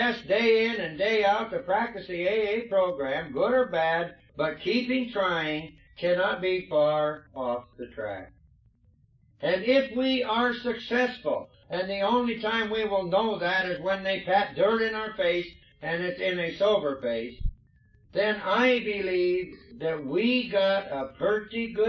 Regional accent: Ireland; as we Irish believe, it's only a start to another one of some kind

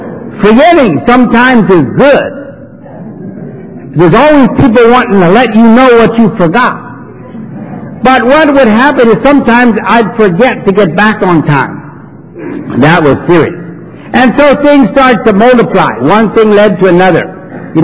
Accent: Philadelphia, Pennsylvania, United States; I was in the city of Philadelphia, born and raised in Kensington.

